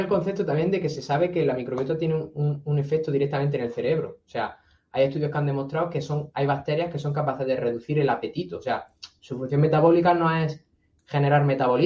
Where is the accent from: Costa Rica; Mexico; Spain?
Spain; y más nosotros que somos españoles